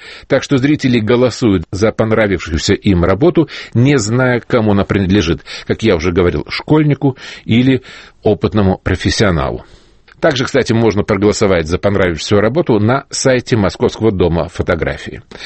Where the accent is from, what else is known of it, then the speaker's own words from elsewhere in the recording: Moscow, Russia; also born or lived in Saint Petersburg; Мне, как жителю Москвы уже бог знает сколько лет, хоть я родился в Питере, но прожил здесь всю свою жизнь